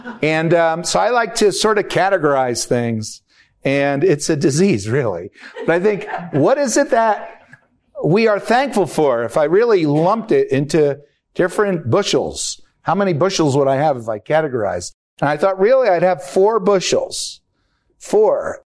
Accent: Prospect Park, New Jersey, United States; I grew up in Prospect Park, New Jersey. They had their blue laws, and businesses had to be closed on Sunday.

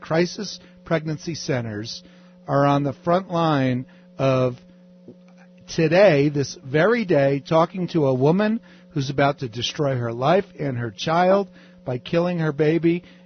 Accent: New Jersey, United States; And I'm from New Jersey, northern New Jersey.

